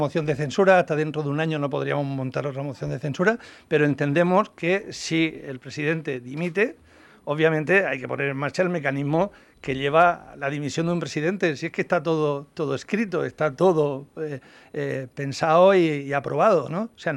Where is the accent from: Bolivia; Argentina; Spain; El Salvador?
Spain; Region of Murcia; yo creo que como murcianos nos debe de avergonzar a todos